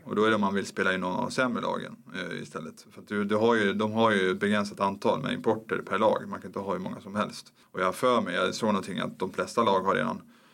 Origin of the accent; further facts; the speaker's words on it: Örebro, Örebro County, Sweden; än vad jag hade haft hemma i Örebro